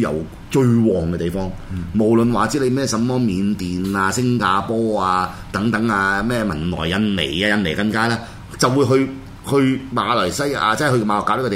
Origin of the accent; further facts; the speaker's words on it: Taishan, Guangdong, China; 我台山人嚟，我阿媽開平人嚟噶嘛，